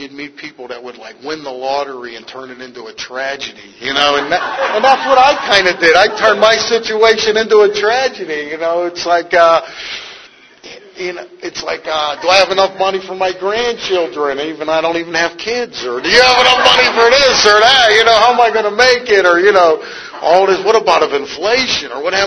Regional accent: Pittsburgh, Pennsylvania, United States; now in San Diego, United States; And I grew up in Pittsburgh, and I fished in the river for carp.

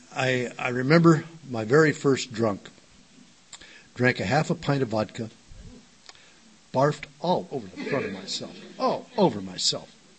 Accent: Chula Vista, California, United States; As I mentioned, I grew up in the South Bay down in Chula Vista.

